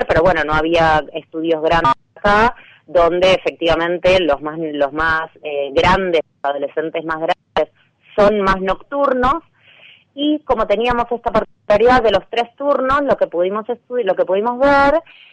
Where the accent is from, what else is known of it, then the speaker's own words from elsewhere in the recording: Buenos Aires, Argentina; yo soy de Buenos Aires, de la ciudad de Buenos Aires